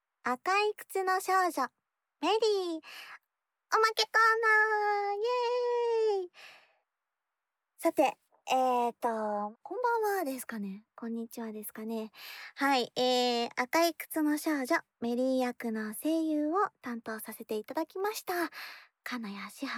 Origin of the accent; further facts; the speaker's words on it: Yokohama, Kanagawa, Japan; 実は神奈川県横浜市出身なのです。なのでもうすでにお分かりかと思うのですが、方言を持っていないガールでございます。